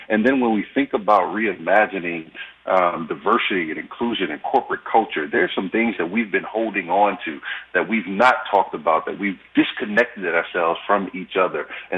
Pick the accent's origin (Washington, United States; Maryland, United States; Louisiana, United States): Louisiana, United States; New Orleans; Growing up in New Orleans, Louisiana, during a time when it was the murder capital of the world